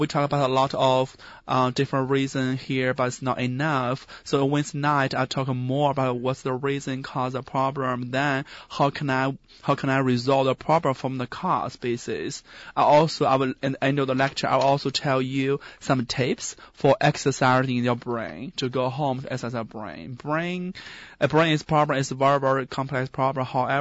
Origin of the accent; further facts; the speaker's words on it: China; English is a second language; moved away as an adult; also born or lived in Davenport, Iowa; That's why I'm from China, go to U.S., went to U.S. to Davenport, Iowa, study chiropractic.